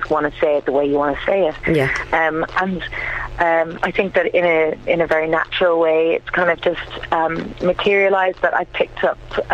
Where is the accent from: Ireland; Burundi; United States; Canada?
Ireland; County Wicklow; now in Chester, United Kingdom; It's the county below Dublin on the east coast of Ireland, where I spent most of my time growing up before I moved over to Chester, actually, and left Ireland for the last 11 years, really.